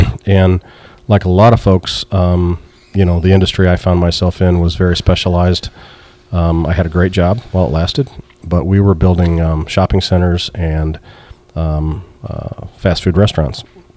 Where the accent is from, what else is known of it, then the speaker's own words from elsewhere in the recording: Missouri, United States; This is my hometown. I mean, I grew up here, and I was very determined to do it in my home community.